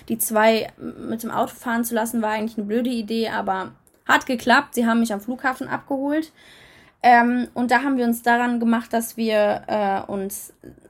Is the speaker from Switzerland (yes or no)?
no; Serbia; German is a second language; Bei uns in Serbien ist natürlich auch viel Tradition, die mitgezogen wird und die wir machen müssen.